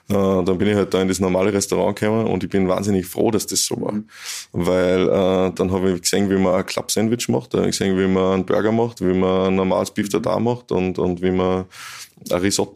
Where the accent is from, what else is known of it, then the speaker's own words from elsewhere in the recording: Strobl, Salzburg, Austria; Also ich bin eigentlich nicht in Strobl im Ort aufgewachsen, sondern auf der Postalm.